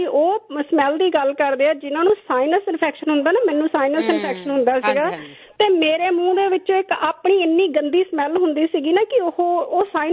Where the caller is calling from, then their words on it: Canada; ਮੈਨੂੰ ਬਹੁਤ ਖੁਸ਼ੀ ਹੁੰਦੀ ਕਿ ਮੈਂ ਕੈਨੇਡਾ ਤੋਂ ਬੈਠ ਕੇ ਵੀ ਅਮਰੀਕਾ ਫੋਨ ਕਰਕੇ।